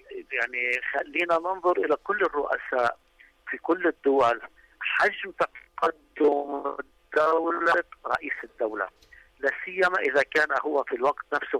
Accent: Lebanon; كمكلوك الحياكة عندنا في لبنان، يقول حياكة

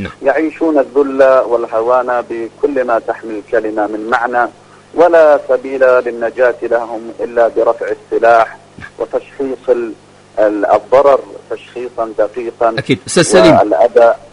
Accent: North Yemen, Yemen; يحز في قلوبنا كيمنيين ولو كنا من أبناء الشمال بالتأكيد

